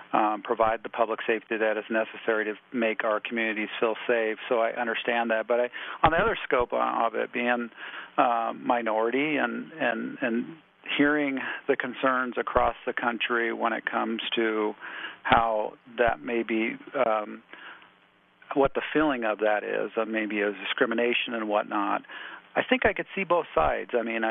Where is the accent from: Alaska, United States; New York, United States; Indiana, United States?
Alaska, United States; Sitka; I'm originally from Sitka. I'm a Coho Raven, and my father originated from Huna.